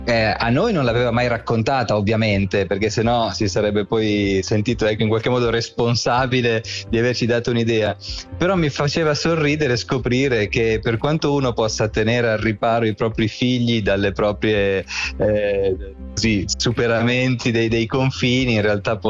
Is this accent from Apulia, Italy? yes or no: no; Vercelli, Piedmont, Italy; Esatto, io sono invece di Vercelli.